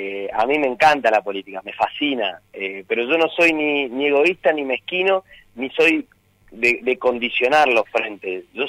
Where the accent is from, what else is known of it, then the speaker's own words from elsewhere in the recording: Apóstoles, Misiones, Argentina; ser concejal de mi pueblo, de Apóstoles